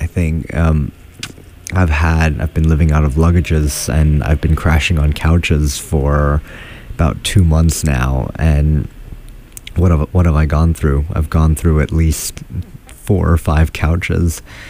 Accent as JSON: {"language": "English", "country": "Hong Kong", "said": "just because I'm from Hong Kong, this is far enough away from home for me"}